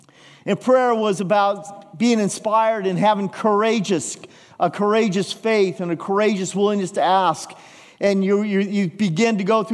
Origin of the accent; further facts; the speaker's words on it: Des Moines, Iowa, United States; I was probably in second grade, and I was walking home from McKinley Elementary School in Des Moines, Iowa, on the poor side of town